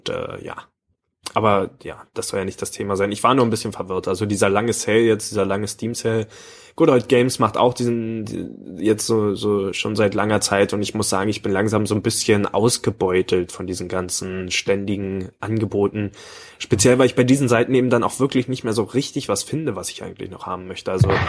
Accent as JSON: {"language": "German", "town": "Cottbus", "region": "Brandenburg", "country": "Germany", "said": "Im Cottbuser Weihnachtsmarkt, also die Stadt, wo ich herkomme"}